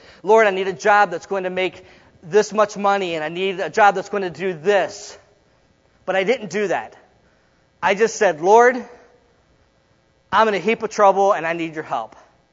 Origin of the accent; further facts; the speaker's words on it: Baltimore, Maryland, United States; I'm from Baltimore. I was living in my home in Baltimore.